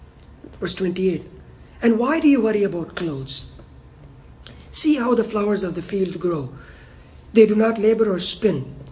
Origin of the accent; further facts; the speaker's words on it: India; I remember growing up in India